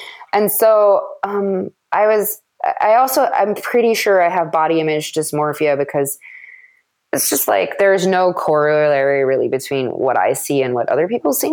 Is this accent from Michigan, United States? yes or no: no; Madison, Wisconsin, United States; So I grew up in the Midwest and was basically full grown at 11.